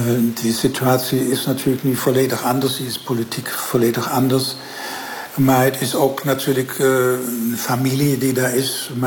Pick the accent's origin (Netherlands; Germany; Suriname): Germany; Dutch is a second language; Ja, ja, als Duitser er iets over te zeggen is heel moeilijk.